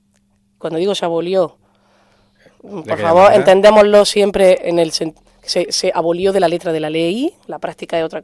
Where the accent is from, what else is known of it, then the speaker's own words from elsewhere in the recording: Granada, Andalusia, Spain; Mira, yo soy de Granada.